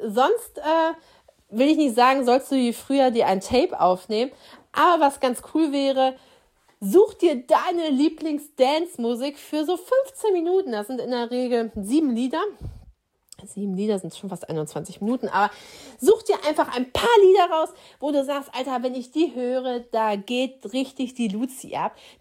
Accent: Schleswig-Holstein, Germany; Ich komme jetzt aus Dithmarschen. Ich weiß nicht, von wo ihr alles zuhört, diesen Podcast.

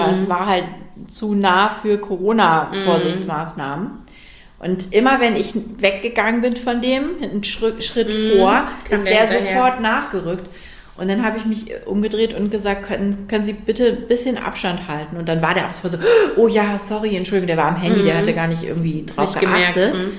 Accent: Northern Germany, Germany; aus dem Norden

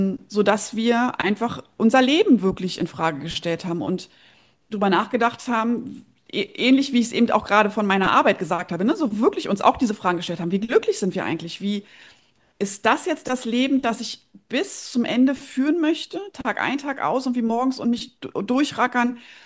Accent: Berlin, Germany; born there; wir haben zu dem Zeitpunkt im Umland von Berlin, also wir sind Berliner gebürtig beide, mein Mann und ich, und haben dann im Umland gewohnt

